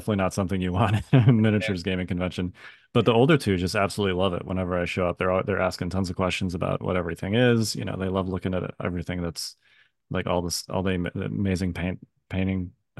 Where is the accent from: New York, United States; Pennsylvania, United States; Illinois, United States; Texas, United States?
Illinois, United States; Chicago; I'm originally from Chicago, so I still have family there.